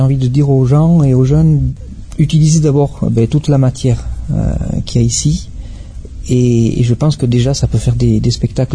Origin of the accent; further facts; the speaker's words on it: Bayonne, Nouvelle-Aquitaine, France; je suis natif de Bayonne